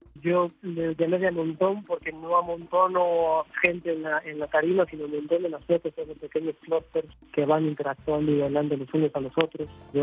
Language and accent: Spanish; Coyoacán, Mexico City, Mexico; Yo desde muy niño siempre me encantaba en Coyoacán, porque yo fui niño que crecí en Coyoacán